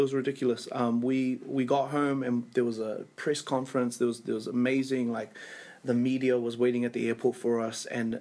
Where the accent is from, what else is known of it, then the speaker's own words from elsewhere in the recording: Kelston, Auckland, New Zealand; So I was like, nah, man, you know, we're hard. We're from Kelston.